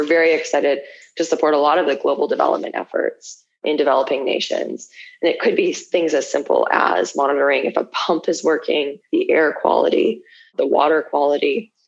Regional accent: Manitoba, Canada; born or raised there

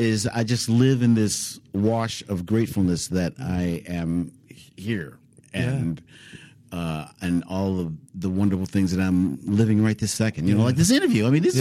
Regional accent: Cleveland, Ohio, United States; On the east side. Cleveland is very segregated.

